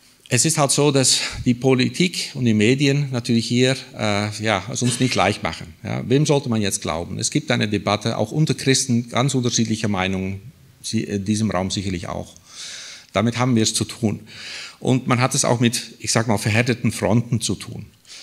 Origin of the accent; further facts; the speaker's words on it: Southern Germany, Germany; ich komme eher hier aus dem Süden von Deutschland